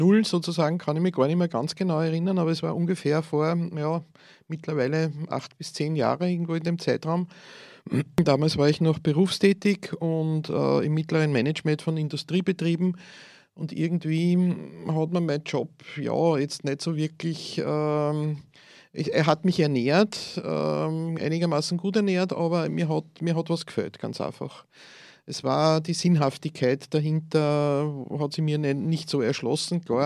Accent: Lower Austria, Austria; also born or lived in Steyr; Ich bin wieder in meine alte Heimat zurückgezogen, genau.

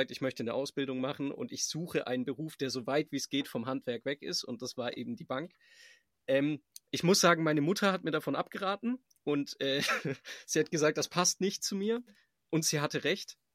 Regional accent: Baden-Württemberg, Germany; Also ich komme ja aus dem Schwäbischen

